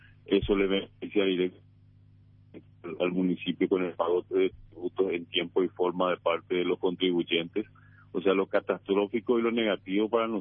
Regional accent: Paraguay; como paraguayo

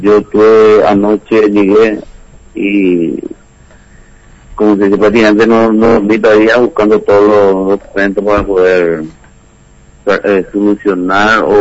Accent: Asunción, Paraguay; No. Yo soy de Asunción

